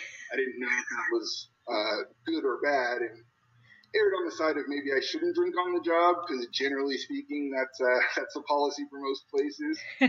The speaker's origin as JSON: {"language": "English", "town": "Patterson", "region": "California", "country": "United States", "tie": "born or raised there", "said": "Yes, California, born and raised. I'm originally from the Central Valley of California, a small little town that no one's ever heard of called Patterson. It's about 30 minutes south of Sacramento, so literally the middle of the state."}